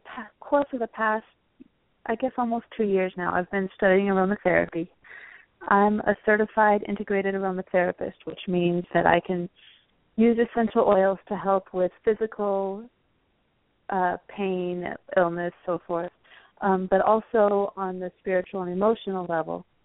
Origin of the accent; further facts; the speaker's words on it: Vermont, United States; Well, I grew up in Vermont, and it's kind of there's a lot of hippies up there.